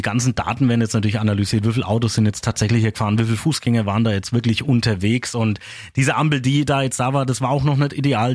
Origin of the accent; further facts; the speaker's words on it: Küps, Bavaria, Germany; Also wenn ich schon über meine Heimat sprechen muss, dann braucht's natürlich das hier.